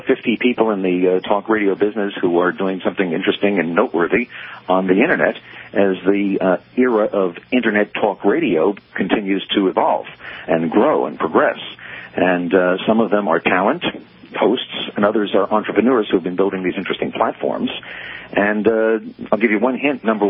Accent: New York, United States; I used to find Nelson Rockefeller when I was a kid growing up in New York, and he was governor for most of my childhood

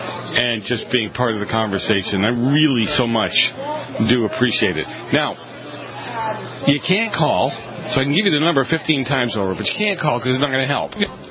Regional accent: Boston, Massachusetts, United States; Now, I grew up in Boston.

